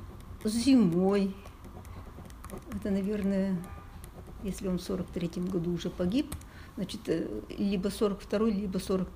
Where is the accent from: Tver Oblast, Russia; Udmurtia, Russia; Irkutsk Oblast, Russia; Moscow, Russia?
Udmurtia, Russia; Aleksandrovka; Удмуртская ССР, Граховский район, деревня Александровка.